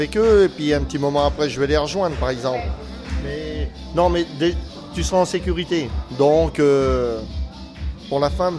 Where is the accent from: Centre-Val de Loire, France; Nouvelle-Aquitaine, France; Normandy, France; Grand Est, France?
Nouvelle-Aquitaine, France; Rouillac; Bon, on est de Rouillac. On n'est pas de loin.